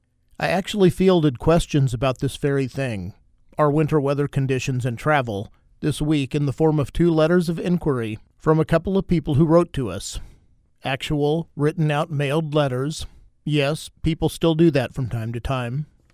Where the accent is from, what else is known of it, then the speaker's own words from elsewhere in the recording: Kansas, United States; traveling in these ways is not something that you can do in my home state of Kansas.